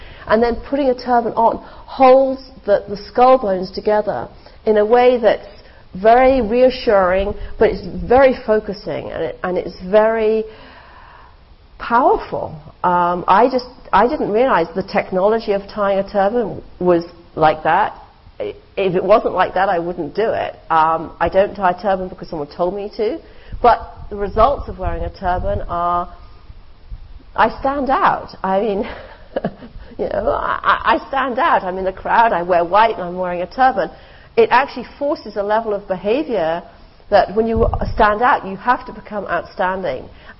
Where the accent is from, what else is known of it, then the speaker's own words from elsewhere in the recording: England, United Kingdom; I am quintessentially English. I was born here. I have very English way of being